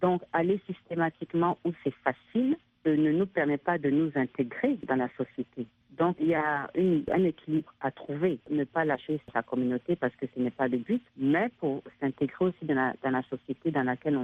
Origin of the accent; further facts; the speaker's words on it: France; accent: French; L'accent, moi, mon accent français, je ne vais jamais le perdre.